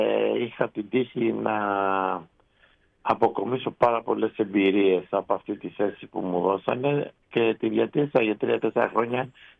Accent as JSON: {"language": "Greek", "town": "Piraeus", "region": "Attica", "country": "Greece", "said": "καταρχήν είμαι καταγωγή από τον Πειραιά και Γαλλιώτης. Ο πατέρας μου και η μητέρα μου ήταν από τον Πειραιά, από τα Καμίνια."}